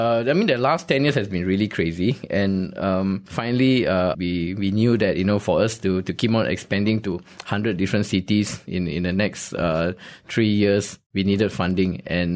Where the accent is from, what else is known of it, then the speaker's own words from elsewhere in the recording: Malaysia; As a Malaysian